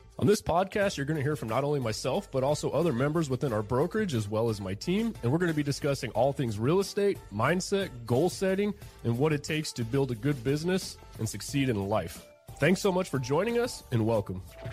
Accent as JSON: {"language": "English", "town": "Las Vegas", "region": "Nevada", "country": "United States", "tie": "born or raised there", "said": "I grew up in Las Vegas. We had grew up in a small manufactured mobile home there."}